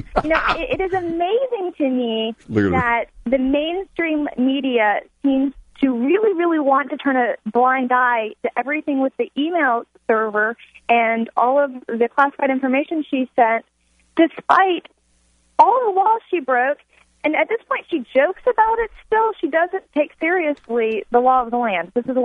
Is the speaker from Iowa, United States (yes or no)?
no; Titusville, Florida, United States; So, and being a Florida girl, I'm from Titusville, Florida.